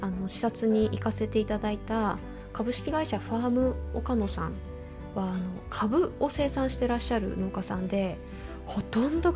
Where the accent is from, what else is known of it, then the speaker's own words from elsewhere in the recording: Hokkaido, Japan; ご近所っていうほど隣が近くないの。これ北海道あるあるじゃない。